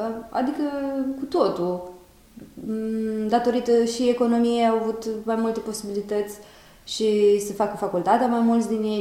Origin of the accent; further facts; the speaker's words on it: Romania; Și după ce le aduceam CV-ul și vedeau că sunt româncă, se schimbau.